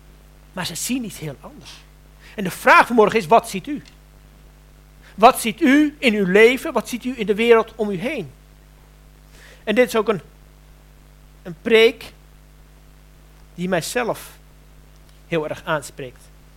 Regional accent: Anna Paulowna, North Holland, Netherlands; born there; ga ik u iets vertellen over de geschiedenis van Annapolona, waar ik geboren ben.

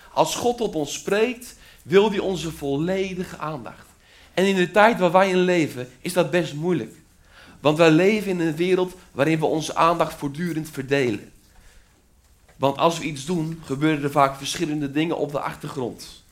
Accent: Spakenburg, Utrecht, Netherlands; Spakenburg. Dat is de plaats waar ik vandaan kom.

